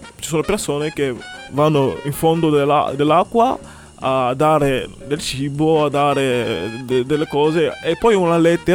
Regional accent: Douala, Littoral, Cameroon; che è Douala, ci sono tanti tanti cantanti. E quindi, soprattutto dove vengo io, è un modo di fare cantare, veramente.

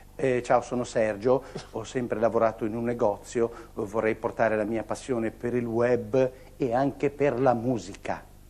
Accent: Genoa, Liguria, Italy; sono genovese, ho 53 anni

